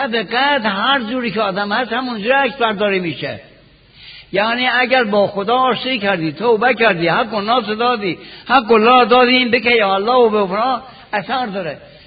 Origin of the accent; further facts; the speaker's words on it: Iran; کسی پرسید شما اهل کجا هستی؟ گفتم اهل ایران